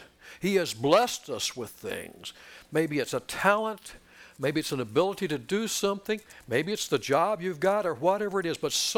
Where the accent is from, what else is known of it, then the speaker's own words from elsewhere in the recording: California, United States; it's a different style than what I grew up with in Southern California.